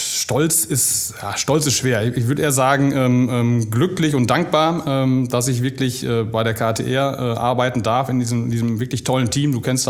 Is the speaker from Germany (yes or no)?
yes; Rheine, North Rhine-Westphalia, Germany; Ich bin gebürtiger Rheinenser, bin hier groß geworden, aufgewachsen, war zwischendurch mal ein bisschen weg.